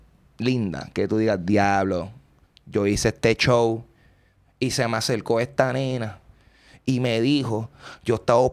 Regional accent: Puerto Rico; nosotros que somos puertorriqueños

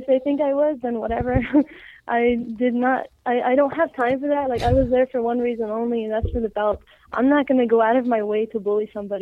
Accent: Canada; I'm Canadian.

